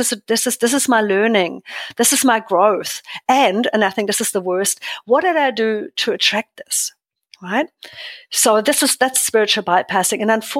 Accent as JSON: {"language": "English", "country": "Germany", "second_language": "English", "moved": "as an adult", "said": "all these years as an immigrant, always, you know, feeling maybe I'm a bit different. I'm more direct. I come from Germany."}